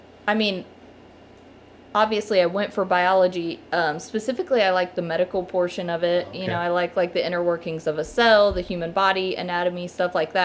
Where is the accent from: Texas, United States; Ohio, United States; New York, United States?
Ohio, United States; New Carlisle; New Carlisle, Ohio.